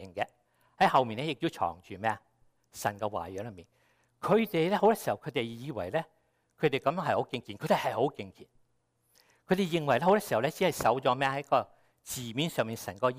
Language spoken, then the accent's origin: Cantonese; China; 我哋中國人好多時咧，就算唔係男都好咧